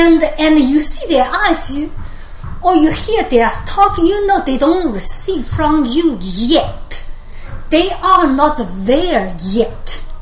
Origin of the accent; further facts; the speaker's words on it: United States; You know, I'm Asian. I'm Chinese American. I can understand a lot of Chinese people the way they are talking.